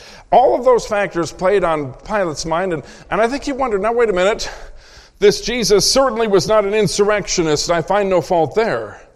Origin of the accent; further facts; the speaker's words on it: Minnesota, United States; somewhere in the state of Minnesota, my home state, you know, it's cold up there